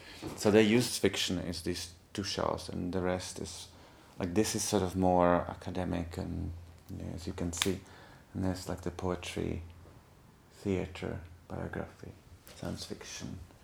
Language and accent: English; Czechia; now in Berlin, Germany; I come from Czech Republic.